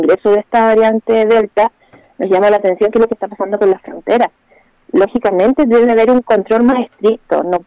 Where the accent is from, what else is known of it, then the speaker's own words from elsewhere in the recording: Chile; ¿tenemos nosotros como chilenos alguna condición genética que impide que nos contagiemos?